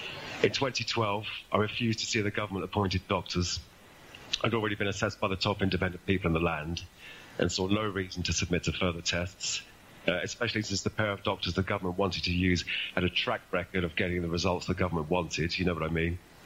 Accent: London, United Kingdom; also born or lived in Glasgow; born in Glasgow in 1966. I had no siblings. My parents broke up when I was six. Spent another year living in Glasgow, living with my dad, before going down to London to live permanently with my mum and stepdad.

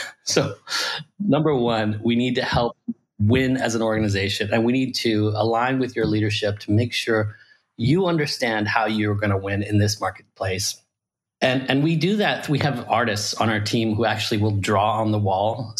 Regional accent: Iran; also born or lived in Paris / Louisiana; now in United States; I'm from Iran originally. I was, but I lived all over the world. I lived in Paris for a while. And while I was in Paris, a big revolution happened in our country. And we kind of fled and came to the US. And so I went straight from Paris to a rural town in Louisiana

